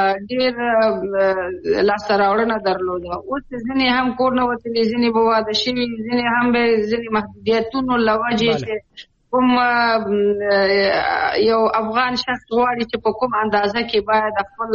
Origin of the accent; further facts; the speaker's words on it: Kapisa, Afghanistan; زه د کاپیسا ولایت یم چې زمونږ ولسوالي علسی نومېږي چې ډېر غرییزه ولسوالي ده